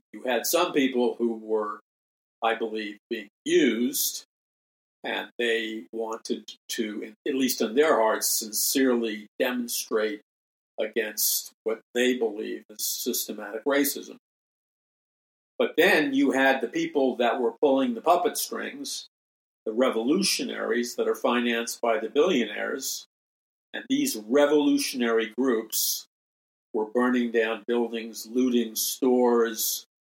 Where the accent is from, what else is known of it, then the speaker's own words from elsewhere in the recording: New York City, New York, United States; I mean, growing up in New York City, you knew what the rules and unspoken rules were.